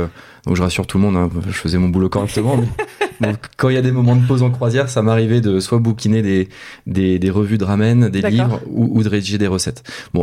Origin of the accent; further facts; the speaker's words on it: Paris, Île-de-France, France; fondateur de Kodawari, je suis né en 1980 à Paris. Donc j'ai grandi à Paris